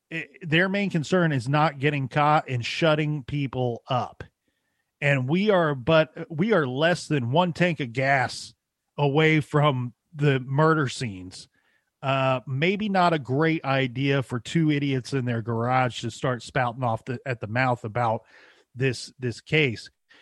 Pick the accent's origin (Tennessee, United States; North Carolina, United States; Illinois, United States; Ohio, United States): Ohio, United States; look, and I'm allowed to say this because I'm from Ohio, you have rednecks and hillbillies running these little drug operations